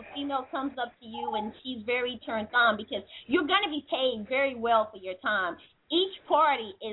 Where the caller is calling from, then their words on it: New York, United States; I'm calling you from New York.